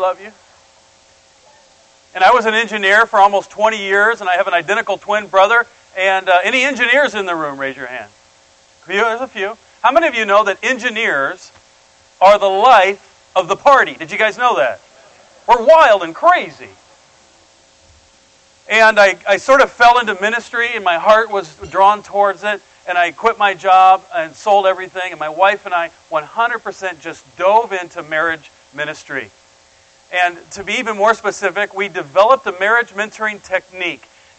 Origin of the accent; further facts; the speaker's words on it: Iowa, United States; So, hey, listen, I'm from Iowa. Anybody here from Iowa?